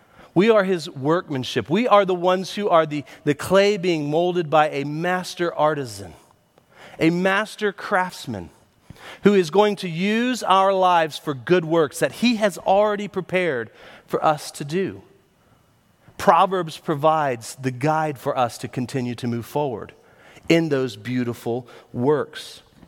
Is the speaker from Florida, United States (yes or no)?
yes; Pine Hills, Florida, United States; I grew up on streets in Pine Hills that you needed street smarts.